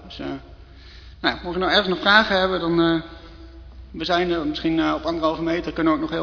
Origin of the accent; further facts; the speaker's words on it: Apeldoorn, Gelderland, Netherlands; Ik kom uit Apeldoorn